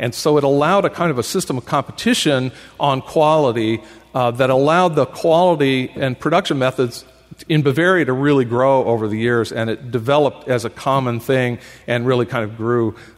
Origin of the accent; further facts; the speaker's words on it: Indiana, United States; You know, I grew up in Indiana, and when I was about fifth grade, they told us, teachers, like, oh, we're going to talk about Indiana, and, you know, we're called Hoosiers.